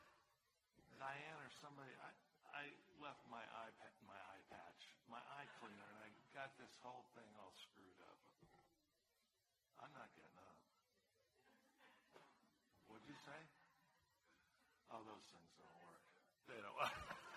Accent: California, United States; now in Georgia, United States; I'm from California, man. There's no reason for me to be up in these Georgia, whatever we are, eating grits and stuff.

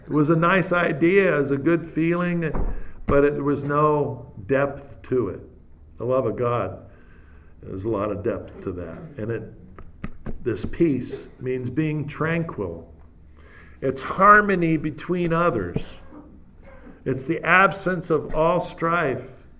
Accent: San Francisco Bay Area, California, United States; I come from the San Francisco Bay Area like George does and Steve Zalesi.

